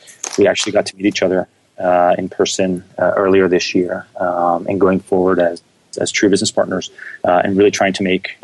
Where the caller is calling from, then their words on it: New York, United States; I'm in New York today, en route to Bogota, Colombia.